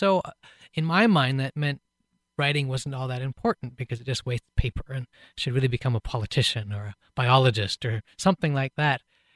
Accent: Seattle, Washington, United States; I was born and raised in Seattle.

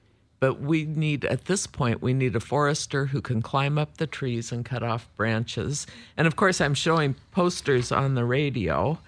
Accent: Seattle, Washington, United States; Okay, I grew up in Seattle and was in the Puget Sound area and came out to the island.

